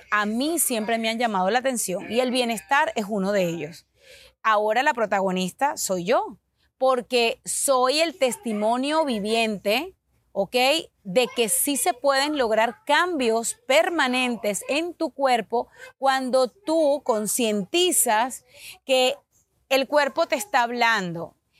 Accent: Venezuela; Como latina, ¿ok? Venezolana, no puede faltar en tu alimentación una arepa.

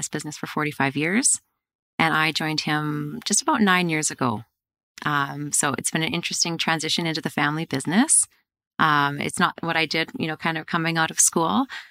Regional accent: Okotoks, Alberta, Canada; I think growing up in Okotoks outside of the city, I drive all the time, right?

